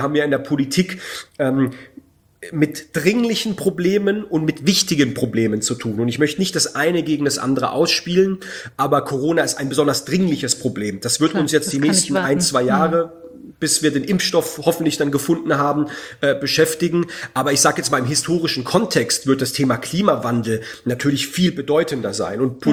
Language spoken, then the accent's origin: German; Baden-Württemberg, Germany; ich komme aus Baden-Württemberg